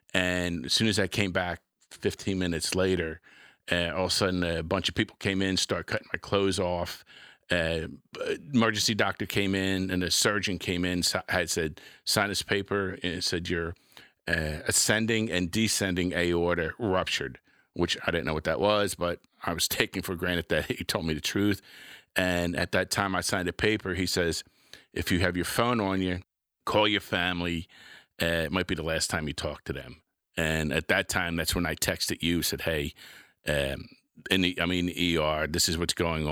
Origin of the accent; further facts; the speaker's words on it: Philadelphia, Pennsylvania, United States; moved away as an adult; now in Virginia, United States; Like you said, originally I'm from Philadelphia. I came to Tidewater in 79, joined the Navy.